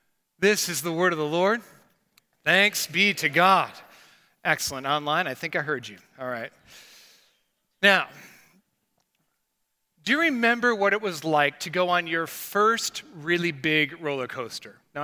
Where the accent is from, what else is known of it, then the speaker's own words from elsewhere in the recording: Rockford, Illinois, United States; And I grew up in Rockford, Illinois, and Six Flags Great America was just about 90 miles from us